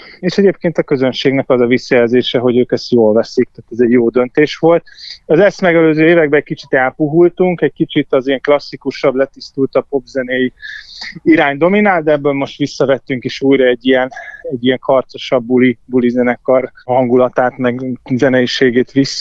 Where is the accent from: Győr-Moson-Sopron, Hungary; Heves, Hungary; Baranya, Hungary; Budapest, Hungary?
Budapest, Hungary; én egy tőzsgyökeres budapesti gyerek vagyok, és 38 éve ebben a városban élek